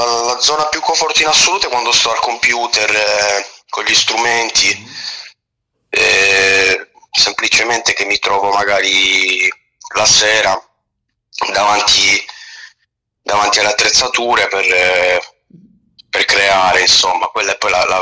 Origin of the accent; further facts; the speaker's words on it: Olbia, Sardinia, Italy; lo porterei in Sardegna a vedere la mia terra. Vedere Olbia così.